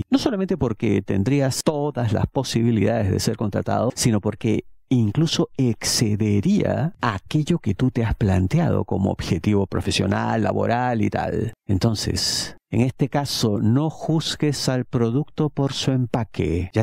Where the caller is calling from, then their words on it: Buenos Aires Province, Argentina; yo le hablo de la provincia de Buenos Aires